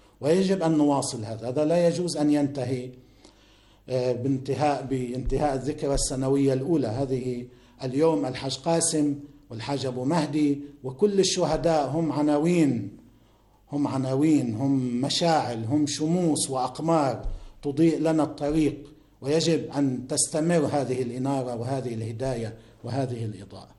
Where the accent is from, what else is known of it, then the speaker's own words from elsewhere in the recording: Lebanon; لأنه بعض الناس عندنا في لبنان وفي غير لبنان يفكرون بطريقة خاطئة